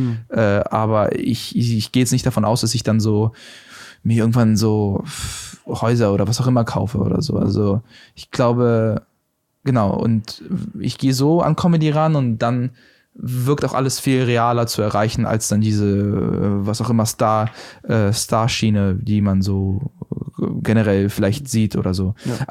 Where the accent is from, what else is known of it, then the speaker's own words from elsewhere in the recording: Berlin, Germany; ich komme aus der Gegend, also Reinickendorf, also so Wedding Reinickendorf, so Franz-Neumann-Platz